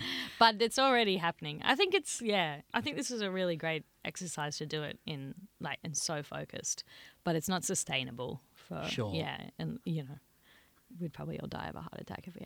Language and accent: English; Terrigal, New South Wales, Australia; I grew up in Terrigal.